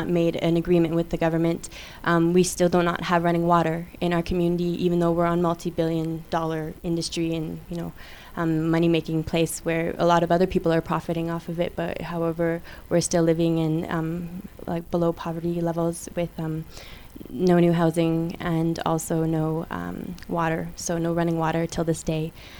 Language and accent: English; Alberta, Canada; I come from Lubicon Cree. Our territory is about 5 hours north of Edmonton, which is the capital city, quote unquote, of Alberta.